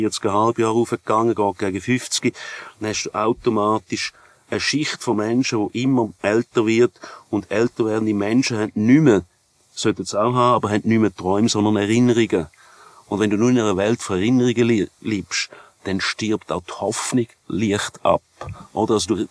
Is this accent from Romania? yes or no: no; Switzerland